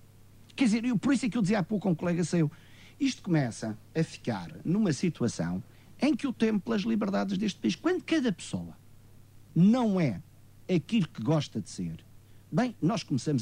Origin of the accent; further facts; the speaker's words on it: Portugal; eu tenho o direito, como português e como patriota, de reagir a isso